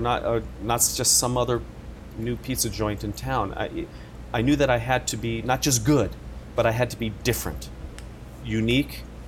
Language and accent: English; New Jersey, United States; born there; I will attest to this because I was born in Jersey.